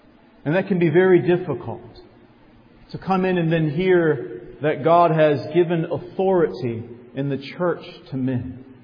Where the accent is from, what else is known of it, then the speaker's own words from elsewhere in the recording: United States; I think being an American does not help in this area.